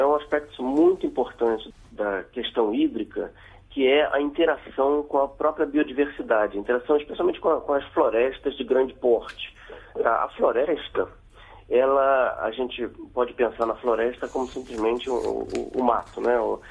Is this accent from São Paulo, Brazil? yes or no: no; Rio de Janeiro, Brazil; Eu sou do Rio de Janeiro, e a primeira vez que eu fui à Amazônia eu fiquei muito surpreso